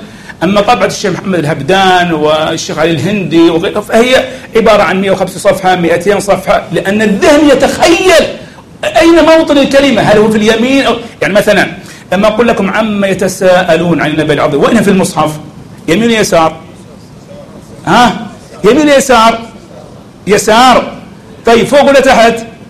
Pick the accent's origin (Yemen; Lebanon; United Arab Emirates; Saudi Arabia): Saudi Arabia